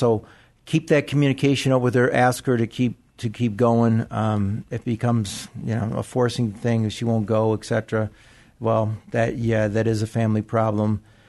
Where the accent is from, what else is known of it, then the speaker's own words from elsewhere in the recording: Detroit, Michigan, United States; I'm from Detroit myself, so.